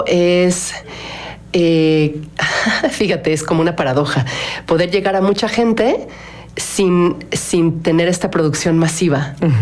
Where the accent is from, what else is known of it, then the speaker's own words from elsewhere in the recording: Mexico City, Mexico; Y pues como les decía, pues soy de la Ciudad de México y me lo quedé ya desde hace años.